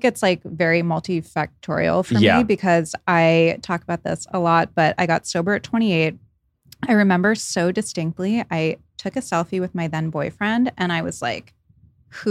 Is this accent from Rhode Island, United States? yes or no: yes; Rhode Island, United States; That is growing up in New England, because I grew up in Rhode Island.